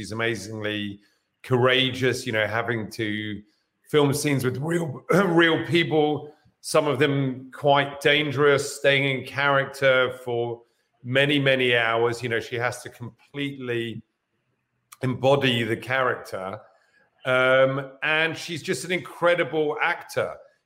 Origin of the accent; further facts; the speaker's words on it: England, United Kingdom; And obviously, being English, I didn't want that to happen.